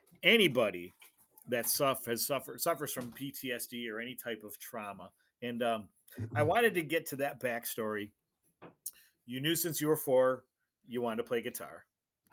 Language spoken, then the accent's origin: English; Orchard Park, New York, United States; In Buffalo, yep. I was living and growing up in Orchard Park, home of the Bills.